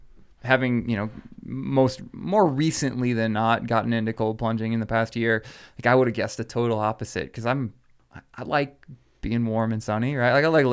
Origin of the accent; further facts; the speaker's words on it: Iowa, United States; also born or lived in Chicago; now in Colorado, United States; because I lived in Chicago and I grew up in Iowa, and coming to the mountains was something special.